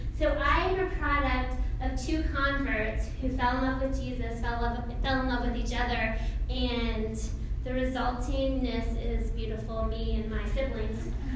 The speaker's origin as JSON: {"language": "English", "town": "Atlanta", "region": "Georgia", "country": "United States", "tie": "born or raised there", "said": "I grew up here in Atlanta. I moved here when I was in sixth grade."}